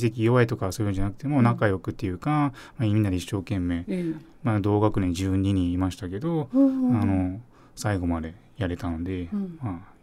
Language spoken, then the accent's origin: Japanese; Sagamihara, Kanagawa, Japan; 地元に帰んなきゃいけないなってこともあったので、相模原共同病院に、7年ぐらい前に赴任して